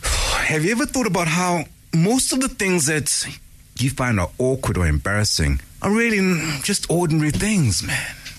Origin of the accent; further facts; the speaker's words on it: Cape Town, Western Cape, South Africa; I'm like, I'm from Cape Town. What am I going to do with a passport